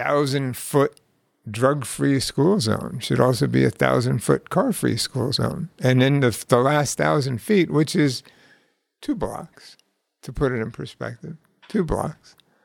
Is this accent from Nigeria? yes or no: no; New York City, New York, United States; when I grew up in the Bronx in New York City, all of the schools were in residential neighborhoods.